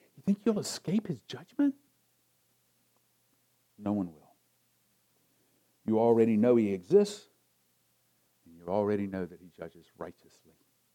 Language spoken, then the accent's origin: English; Augusta, Georgia, United States; I grew up in the South. I grew up in the deep South, South Augusta.